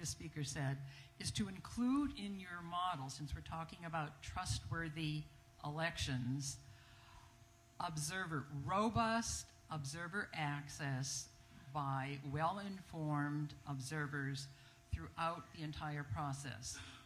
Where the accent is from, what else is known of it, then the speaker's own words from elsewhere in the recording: San Rafael, California, United States; I'm from San Rafael